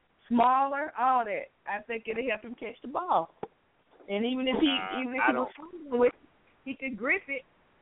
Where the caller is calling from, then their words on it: Atlanta, Georgia, United States; Hey, Frank. I'm calling from Atlanta.